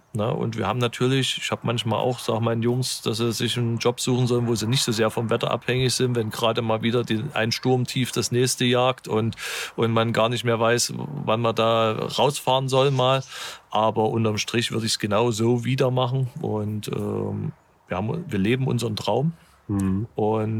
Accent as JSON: {"language": "German", "town": "Leipzig", "region": "Saxony", "country": "Germany", "said": "ich kenne es also als Leipziger, das ist schon was Besonderes, dann an die Ostsee zu fahren."}